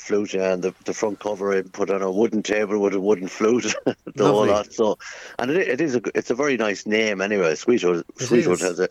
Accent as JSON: {"language": "English", "town": "Sligo", "region": "Connacht", "country": "Ireland", "tie": "born or raised there", "lives_now": "Drumahaire, Ireland", "said": "Well, I grew up in Sligo town. That's where my father's from Sweetwood."}